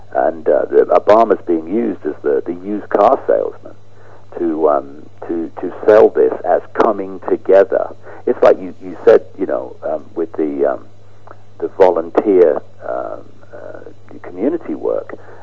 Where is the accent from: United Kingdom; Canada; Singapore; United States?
United Kingdom; born there; My body had to be born, if you like, somewhere, or I would have drowned on a piece of, I'd be on a piece of land. It happened to be Britain.